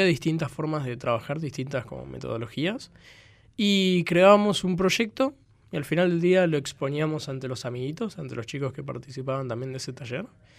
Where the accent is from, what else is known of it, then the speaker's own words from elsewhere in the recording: Buenos Aires, Argentina; born there; yo nací en Pompeya.